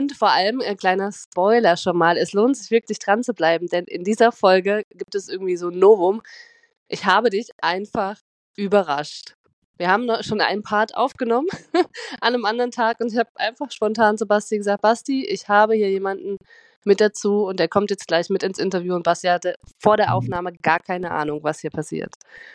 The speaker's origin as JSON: {"language": "German", "town": "Potsdam", "region": "Brandenburg", "country": "Germany", "said": "ich selbst bin Potsdamer und Basti ist Berliner"}